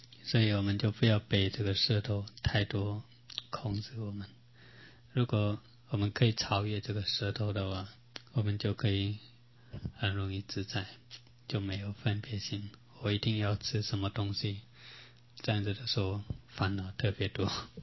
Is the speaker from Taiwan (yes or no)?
yes; Taiwan; 我们台湾人那么喜欢吃